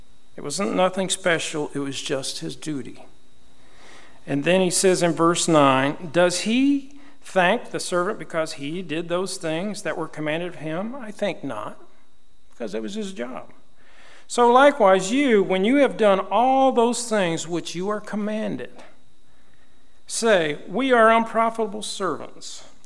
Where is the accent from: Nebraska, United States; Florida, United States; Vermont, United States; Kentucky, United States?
Kentucky, United States; it was big news in where I grew up because he only lived 30 miles from my hometown in Kentucky. So it was big news around the town.